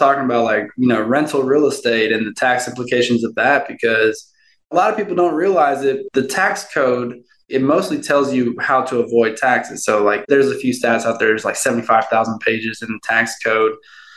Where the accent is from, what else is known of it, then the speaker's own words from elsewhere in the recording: Houston, Texas, United States; born and raised in Houston, Texas.